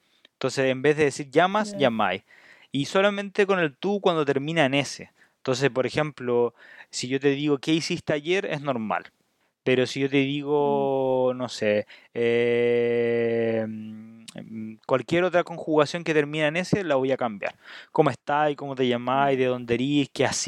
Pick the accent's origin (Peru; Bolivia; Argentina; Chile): Chile; En Santiago y la gran parte de Chile se habla con un tipo de digamos, conjugación que no existe, que es solamente chilena. Entonces nosotros no decimos cómo estás, de dónde eres, cómo te llamas, decimos cómo estáis, cómo te llamáis, de dónde erís.